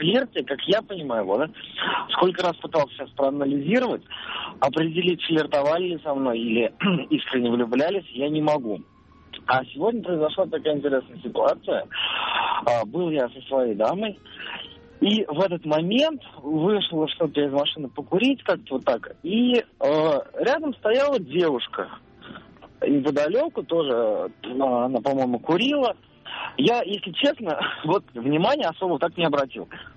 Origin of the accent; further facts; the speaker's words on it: Kazan, Tatarstan, Russia; Вот я из Казани.